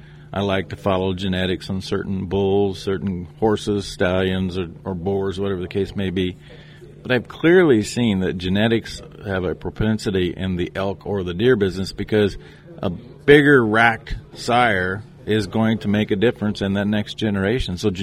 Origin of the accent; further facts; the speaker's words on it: Edmonton, Alberta, Canada; from Edmonton, West Edmonton, Alberta.